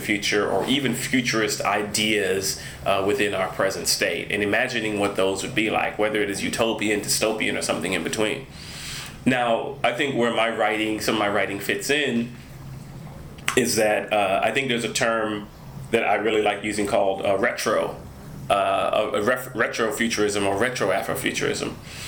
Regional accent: Trinidad & Tobago; growing up in Trinidad when I was smaller, I had folk tales from my grandmother. I had folk tales from the community. I grew up in a community that was a mix of persons of African descent, Afro-Creolized people

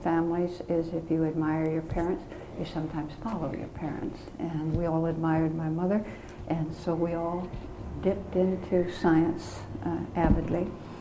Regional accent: Thief River Falls, Minnesota, United States; I was reared in Thief River Falls, Minnesota, which at the time I was there was a population of about 7,000.

